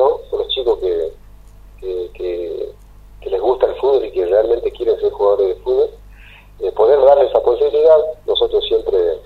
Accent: Tartagal, Salta, Argentina; yo soy de acá, soy de Tartagal y, bueno, quiero que si tengo que hacer algo, sea de acá, de mi ciudad

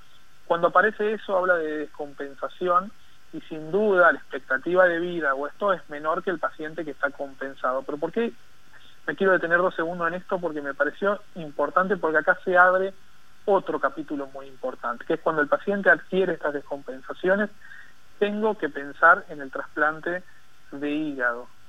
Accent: San Juan, Argentina; now in Buenos Aires, Argentina; ya llevo muchos años viviendo aquí en Buenos Aires, pero bueno, mis orígenes están ahí, si bien soy sanjuanino

